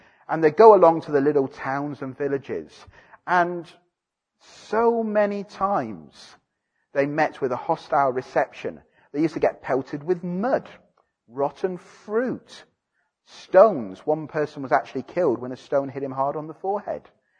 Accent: Wales, United Kingdom; born there; as you know, I was born in Wales.

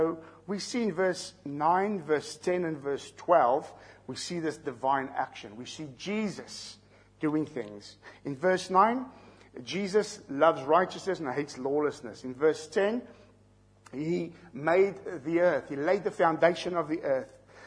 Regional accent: South Africa; accent: South African; I'm going to speak slowly with my South African accent

